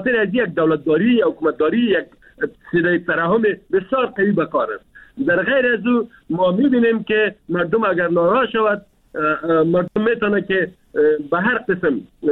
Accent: Afghanistan; ما افغان هستیم، ما مسلمان هستیم

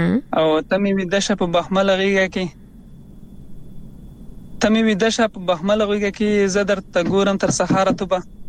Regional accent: Khost, Afghanistan; زه د افغانستان یم او د خوست یم.

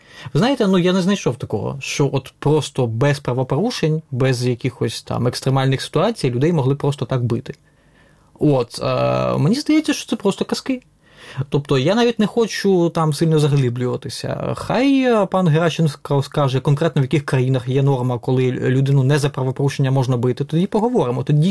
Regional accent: Rivne Oblast, Ukraine; я сам з Рівненщини, скажімо так.

